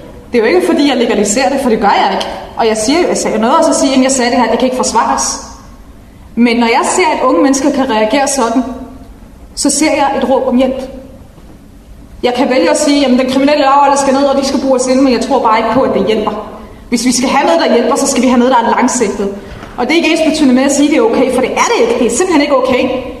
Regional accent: Region of Southern Denmark, Denmark; also born or lived in Funen / Copenhagen; Jeg er selv fra Sønderjylland. Da jeg kom til Fyn og senere til København, der skulle jeg integreres, fordi jeg ikke havde den rigtige kultur. Altså, jeg var vant til, at hvordan man gør i Sønderjylland, og hvordan kulturen er i Sønderjylland.

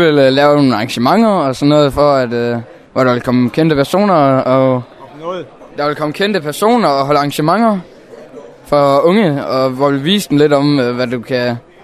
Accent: Lyngså, North Denmark Region, Denmark; Jeg kommer fra Lyngså, og jeg går i Hørby Dybvad skole i Dybvad.

